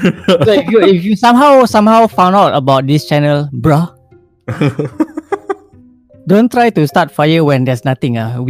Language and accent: English; Yishun, North Region, Singapore; So I'm from Yishun.